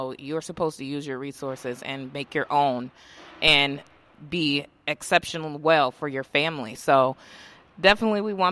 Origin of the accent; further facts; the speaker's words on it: Des Moines, Iowa, United States; born and raised in Des Moines, Iowa. Been here all my life.